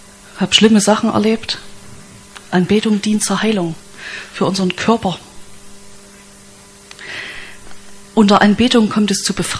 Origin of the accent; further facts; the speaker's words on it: Zwickau, Saxony, Germany; Ich bin aus Zwickau